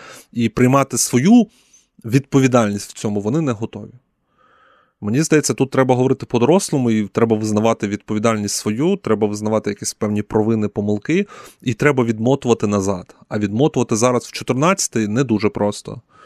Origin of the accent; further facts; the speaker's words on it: Stakhanov, Luhansk Oblast, Ukraine; в моєму дитинстві якась така була боязнь кудись подаватися, і я вам навіть поза ефіром казав, що я там боявся приїжджати зі Стаханова в Луганськ